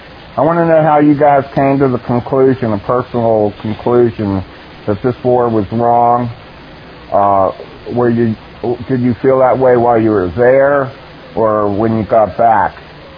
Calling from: Pittsburgh, Pennsylvania, United States; from Pittsburgh.

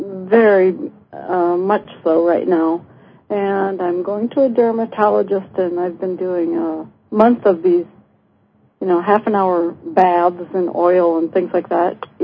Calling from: Wisconsin, United States; I'm calling from Wisconsin.

